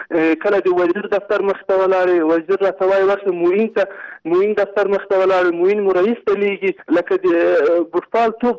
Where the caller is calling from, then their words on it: Kabul, Afghanistan; د مرکز کابل نه تاسو سره تماس کړم.